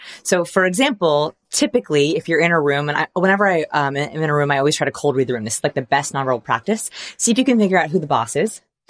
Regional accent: Portland, Oregon, United States; Like, for example, I'm from Portland, Oregon.

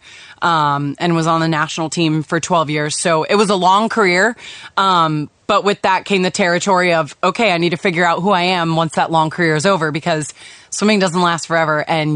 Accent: Rhode Island, United States; I'm 26 years old. I'm from Rhode Island. So, born and raised in the Ocean State.

